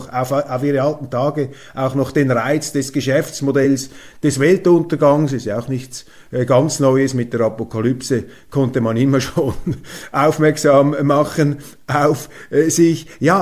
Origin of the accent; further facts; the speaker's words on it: Switzerland; Scholz redet eigentlich ein bisschen wie ein Schweizer Bundesrat, wie ein Konsenspolitiker, wie sie bei uns in der Schweiz in der Regierung sind, in einem System, das gegenüber des Deutschen natürlich den Vorteil hat, dass wir die direkte Demokratie haben